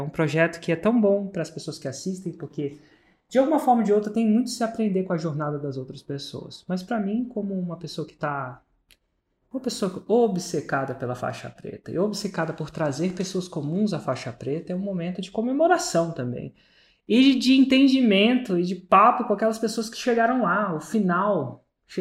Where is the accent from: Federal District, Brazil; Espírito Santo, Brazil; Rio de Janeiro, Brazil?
Federal District, Brazil; Brasília; also born or lived in Minas Gerais; Eu sou de Brasília e o sotaque já não é tão carregado, mas às vezes eu passei muito tempo em Minas. Então, às vezes parece que eu sou de lá.